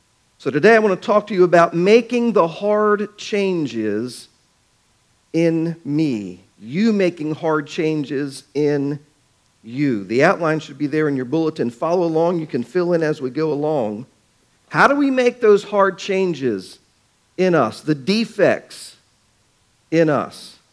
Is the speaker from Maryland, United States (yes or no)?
yes; Baltimore, Maryland, United States; I like baseball. I grew up in Baltimore. I've been watching Major League Baseball games, Baltimore Orioles, since I was 8 years old.